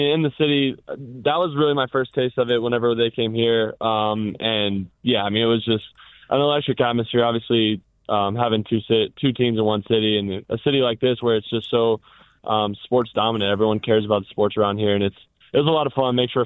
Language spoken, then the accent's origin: English; Atlanta, Georgia, United States; a team I grew up idolizing growing up in Atlanta.